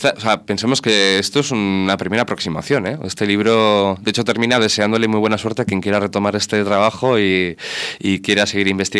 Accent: Legutio, Basque Country, Spain; Yo me crié también en Legutio

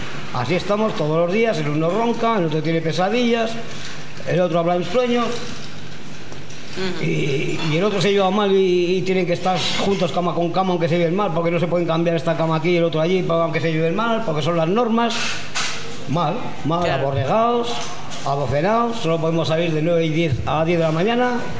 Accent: Vitoria-Gasteiz, Basque Country, Spain; que yo soy de Gasteiz

